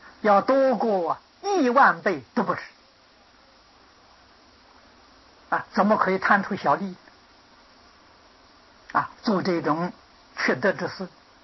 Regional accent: China; 这是我们中国人不仅是净宗啊，宗门教下提起莲池大师，哪个人不尊敬呢？

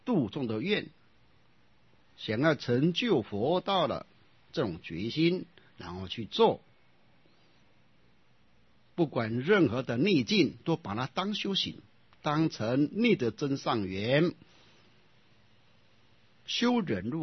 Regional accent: China; 这个就是我们中国人所说的安而行之啊

